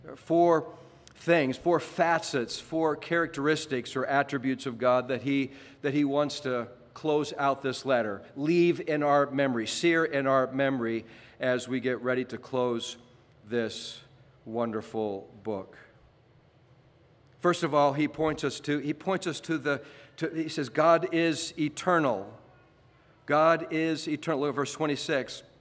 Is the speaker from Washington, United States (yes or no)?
yes; Seattle, Washington, United States; I grew up in Seattle. My bedroom window looked out on the city of Seattle, Elliott Bay to the right, Space Needle, the lights of Seattle, and then in the background, Mount Rainier.